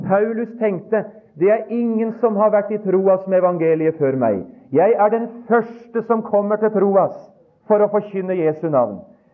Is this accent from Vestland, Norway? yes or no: yes; Vestland, Norway; Jeg kommer fra Sotra